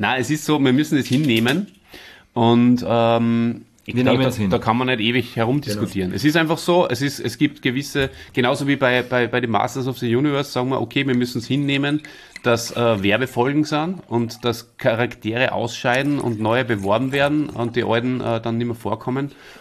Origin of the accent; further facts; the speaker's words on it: Austria; wie man bei uns in Österreich sagt